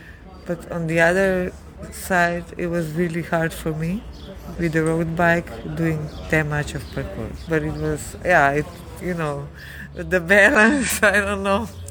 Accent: Slovenia; Because I'm a Balkan woman, I'm from Slovenia.

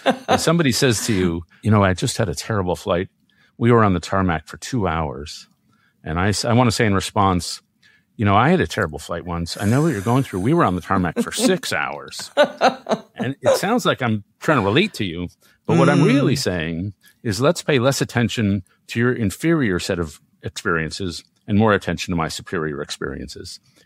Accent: New York, United States; and I'm a New Yorker.

